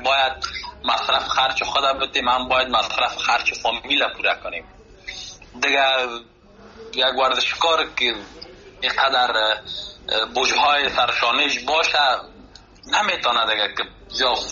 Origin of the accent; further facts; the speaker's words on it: Afghanistan; من به خودم به یک جوان افغان که از افغانستان آمدم